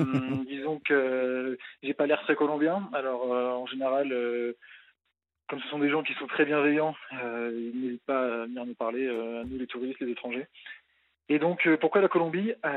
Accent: Normandy, France; c'est qu'on est normand, premièrement.

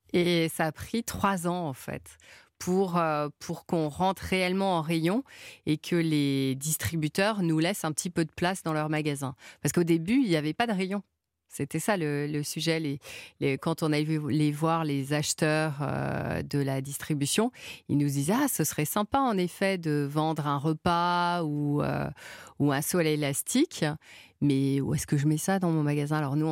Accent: Grignan, Auvergne-Rhône-Alpes, France; Je suis d'accord, je suis de Grignan.

